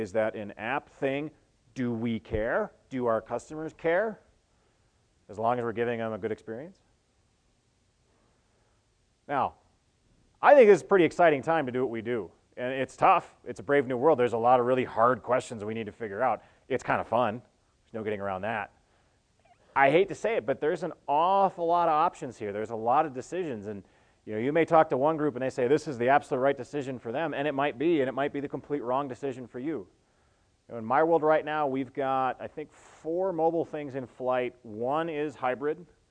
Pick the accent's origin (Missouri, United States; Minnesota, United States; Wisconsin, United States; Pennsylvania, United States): Minnesota, United States; I come from Minnesota.